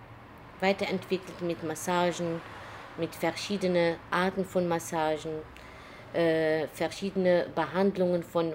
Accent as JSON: {"language": "German", "country": "Morocco", "second_language": "German", "lives_now": "Düsseldorf, Germany", "said": "Heimat ist natürlich mein Land, Marokko. Aber zweites Land, meine Heimat, ist auch wieder Deutschland."}